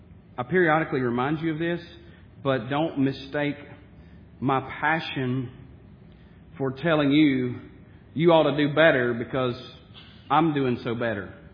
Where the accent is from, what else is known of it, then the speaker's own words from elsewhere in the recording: United States; born there; I was born in America.